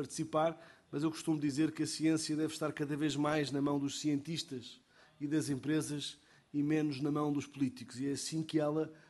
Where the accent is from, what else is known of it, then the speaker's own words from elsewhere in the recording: Portugal; como português e como português com grande entusiasmo pela lusofonia